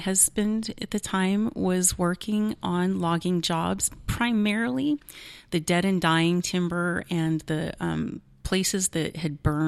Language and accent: English; Shingletown, California, United States; one of the benefits I had growing up in Shingletown is that Charlie Menor was our superintendent principal for most of the time that I attended that school.